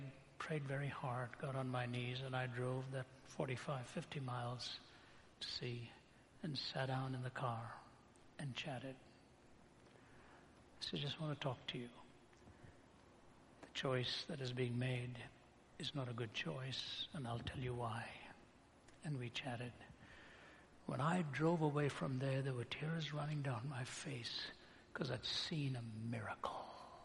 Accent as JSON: {"language": "English", "country": "India", "said": "I'm from India. Enough said."}